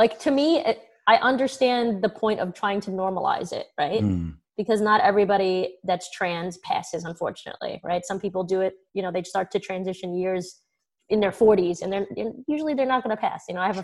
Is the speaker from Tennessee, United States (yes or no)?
no; Brooklyn, New York, United States; Like, I'm Italian. I'm from Brooklyn.